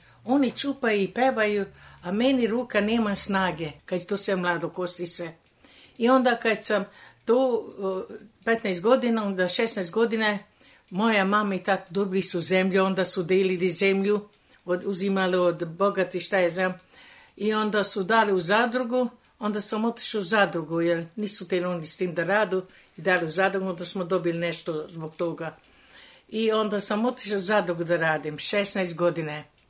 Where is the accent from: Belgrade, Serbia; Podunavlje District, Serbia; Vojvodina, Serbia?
Vojvodina, Serbia; Kikinda; U Kikindu. Išla sam u školu osnovnu u Feškvaru, Kikindu, dva osnovna razreda.